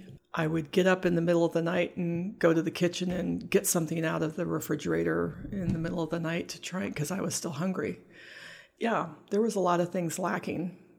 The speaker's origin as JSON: {"language": "English", "region": "England", "country": "United Kingdom", "tie": "born there", "said": "Well, I was born in England."}